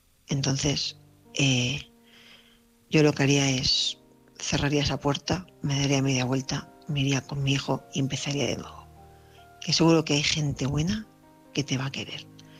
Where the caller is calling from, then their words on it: Vitoria, Basque Country, Spain; soy corresponsal de Vitoria.